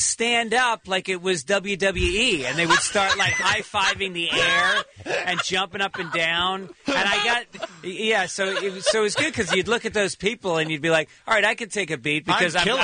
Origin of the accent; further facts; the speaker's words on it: Ireland; I'm Irish. Irish people, we look like baby faces until guys hit, like, 36.